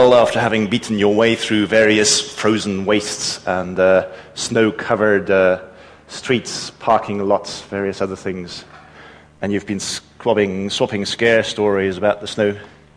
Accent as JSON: {"language": "English", "country": "South Africa", "said": "as I'm sure you will be able to tell from my accent, I am a foreigner. Yes, I am from down south. Way down south, South Africa, in fact."}